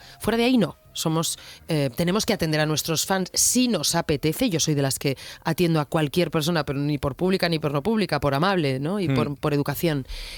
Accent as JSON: {"language": "Spanish", "town": "Salas", "region": "Asturias", "country": "Spain", "tie": "born or raised there", "also_born_or_lived": "Oviedo", "said": "Yo justo a los 14 años me fui de mi pueblo, Salas, un pequeño pueblo de 1000 habitantes, a estudiar ya segundo de BUP a Oviedo, que era la gran ciudad por aquel entonces, ¿no? Parece que no, pero yo tengo 45"}